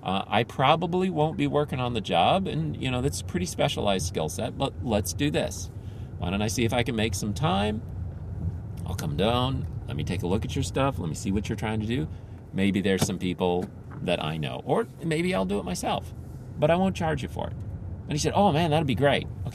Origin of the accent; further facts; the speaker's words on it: Philippines; I got to tell you, growing up in the Philippines, one of the things that used to just make me cringe